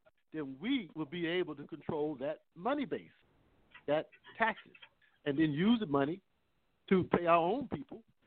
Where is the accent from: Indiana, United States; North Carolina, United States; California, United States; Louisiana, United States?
North Carolina, United States; Winston-Salem; I know Winston-Salem, North Carolina, my hometown, it was built up based on the tobacco industry, in particular R.J. Reynolds.